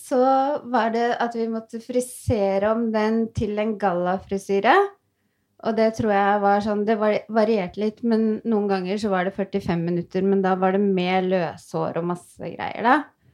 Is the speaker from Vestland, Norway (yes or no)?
no; Tyristrand, Buskerud, Norway; jeg kommer fra Tyristrand, en liten bygd utenfor Hønefoss, som verdens peneste sted.